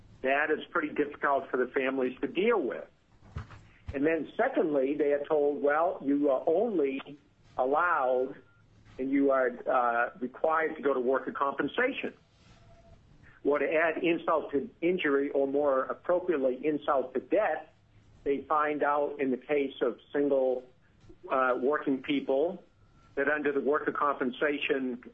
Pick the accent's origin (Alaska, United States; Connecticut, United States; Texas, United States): Alaska, United States; Eagle River; from Eagle River, and I'm general counsel with the Alaska District Council of Laborers.